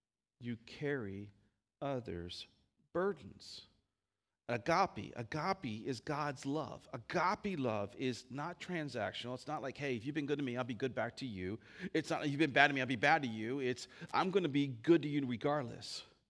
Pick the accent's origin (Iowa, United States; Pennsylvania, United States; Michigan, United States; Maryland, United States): Maryland, United States; I grew up boating on Chesapeake Bay in Maryland, and we loved boating, crabbing, fishing, cruising.